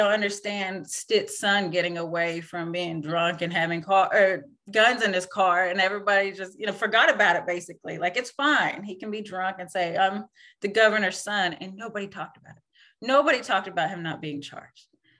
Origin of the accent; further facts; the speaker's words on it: Tahlequah, Oklahoma, United States; I come from my community. My family's from the Stillwell area. I was raised in Tahlequah.